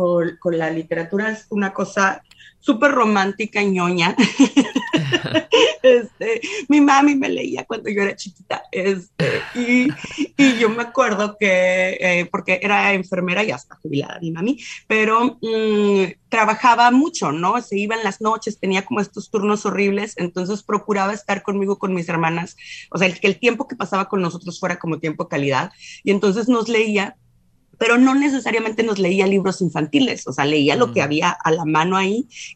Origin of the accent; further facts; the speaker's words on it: Mexicali, Baja California, Mexico; also born or lived in Tijuana; porque en mi pueblo no hay, acá en Mexicali no hay Facultad de Letras.